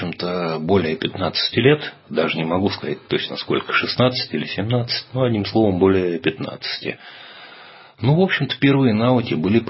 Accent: Moscow, Russia; особенно в Москве, московский регион, поскольку мы москвичи

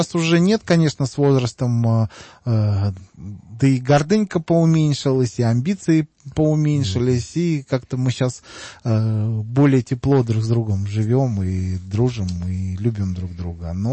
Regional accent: Russia; я еще и россиянин, я гражданин своего отечества

